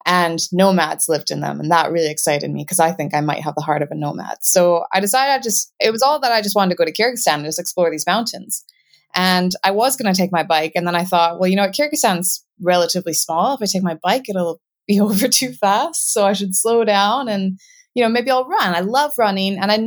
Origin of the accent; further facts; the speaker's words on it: Canadian Rockies, Canada; growing up in the Canadian Rockies meant that by the time I was an adult, I did have a lot of backcountry skills and a lot of wilderness skills.